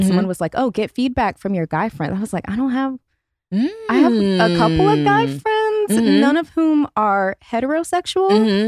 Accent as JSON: {"language": "English", "region": "Pacific Northwest", "country": "United States", "tie": "born or raised there", "said": "growing up in the Pacific Northwest and also being like first gen college student, no one in my family had went to college."}